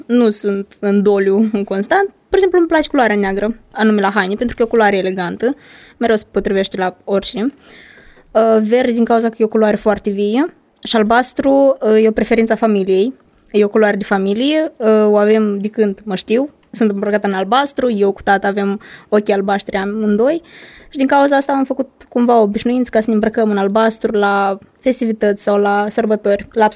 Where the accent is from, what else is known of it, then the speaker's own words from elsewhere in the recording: Moldova; also born or lived in Italy; Sunt moldoveancă din Republică. Nu sunt, vă rog frumos, nu sunt corșitură. Sunt din Republica Moldova.